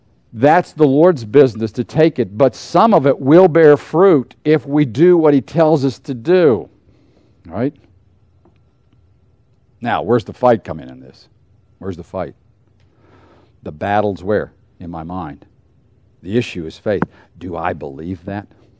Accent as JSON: {"language": "English", "town": "Pittsburgh", "region": "Pennsylvania", "country": "United States", "tie": "born or raised there", "said": "I was raised in Pittsburgh. Have you ever been to Pittsburgh? That is nothing special."}